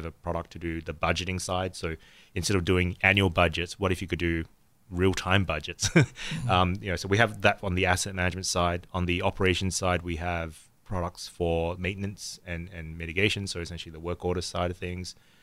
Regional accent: Australia; I grew up in Australia, and my background is in graphic design.

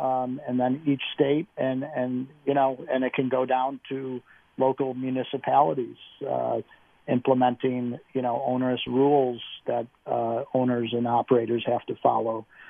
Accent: Illinois, United States; You go to other states like my home state in Illinois.

